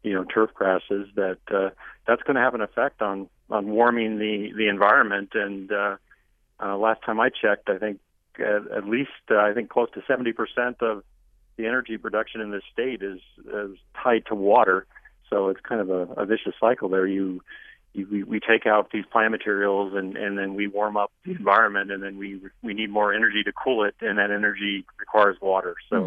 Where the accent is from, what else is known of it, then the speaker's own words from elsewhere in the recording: Colorado, United States; Well, I mean, I'm 50-something, and I grew up not in California, but in another semi-arid location, Colorado.